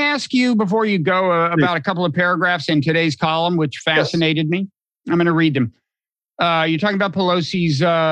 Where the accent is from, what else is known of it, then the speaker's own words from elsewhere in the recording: United States; but I'm just speaking as an American.